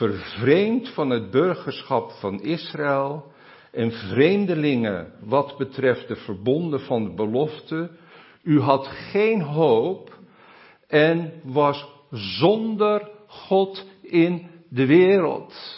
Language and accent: Dutch; Netherlands; He, wij als Nederlanders zijn kaaskoppen, we spreken over Amerikanen als Yankees, de Duitsers hebben ook een naam.